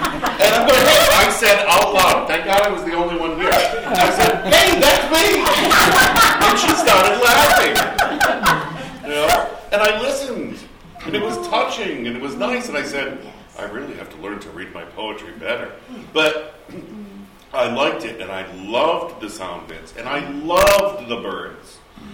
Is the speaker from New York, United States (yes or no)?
no; Cranston, Rhode Island, United States; moved away as an adult; also born or lived in Los Angeles; I grew up in Western Cranston. I left in 78. I returned. I moved to Los Angeles, which is not on this planet.